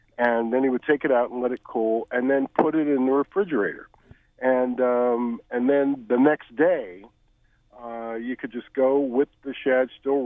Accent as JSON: {"language": "English", "town": "Baltimore", "region": "Maryland", "country": "United States", "tie": "born or raised there", "said": "Let me say, growing up in West Baltimore, you knew it was springtime when you heard the A-Rabber shout out from his wagon"}